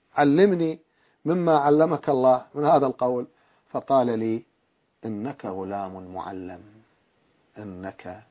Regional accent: Iraq; وهو جد قبيلة كبيرة عندنا في العراق

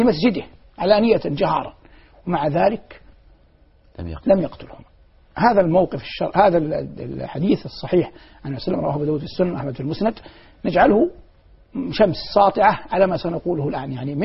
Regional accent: Saudi Arabia; في هذه المناطق المباركة الثلاث من بلادنا المملكة العربية السعودية

